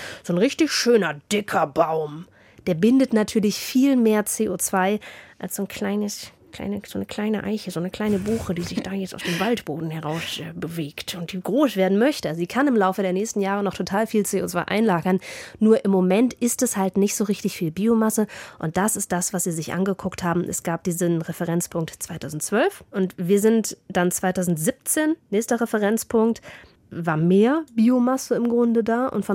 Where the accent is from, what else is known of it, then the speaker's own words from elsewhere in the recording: Northern Germany, Germany; accent: Northern German; Sag ich jetzt als Norddeutsche in diesem Slang.